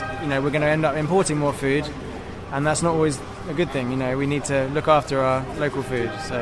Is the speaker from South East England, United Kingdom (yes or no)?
yes; Penshurst, South East England, United Kingdom; I am a farmer from Penshurst, which is in Kent, near Tunbridge.